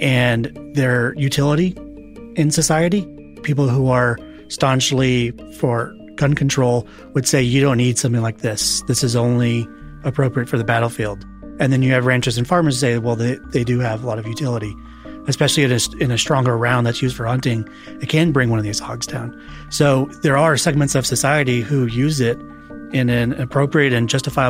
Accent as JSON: {"language": "English", "region": "Texas", "country": "United States", "tie": "born or raised there", "said": "One of which in Texas, my home state, is there is now a law where you can legally rent the side of a helicopter"}